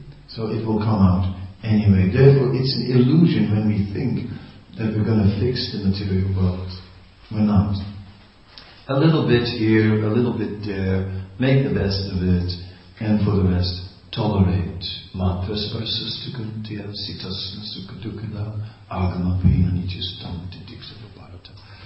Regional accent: Netherlands; I said, I'm from Holland, I can swim, no problem.

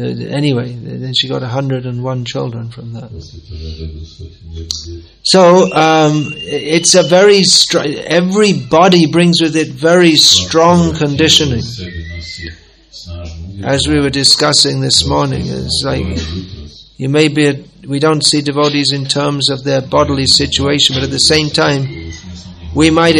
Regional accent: United Kingdom; Being British, I beg to differ. I politely beg to differ here.

